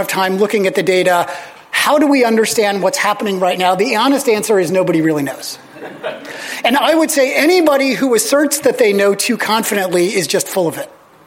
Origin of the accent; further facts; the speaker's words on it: Pennsylvania, United States; now in Chicago, United States; I grew up outside of Philadelphia.